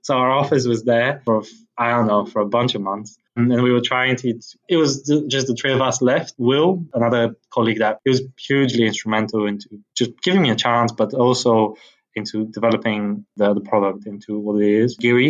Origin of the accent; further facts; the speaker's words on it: Bulgaria; it's a weird one, I guess. Actually, I was born and raised in Bulgaria